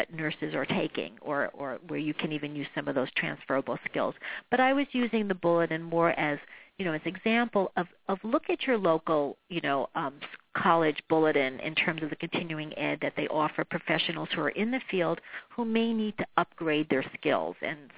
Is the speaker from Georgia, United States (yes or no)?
no; New York City, New York, United States; I chose NYU clearly because I'm coming from New York City